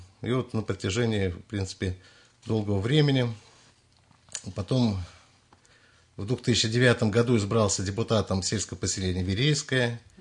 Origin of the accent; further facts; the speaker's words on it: Udelnaya, Moscow Oblast, Russia; also born or lived in Nesvizh, Belarus / Poland; я родился в Несвеже, Белоруссия. По истечению 3 лет, когда мне исполнилось, мы переехали в Польшу, перебросили 5 лет нам это, и потом переехали в Удельную. В Удельную мы переехали в 80-м году.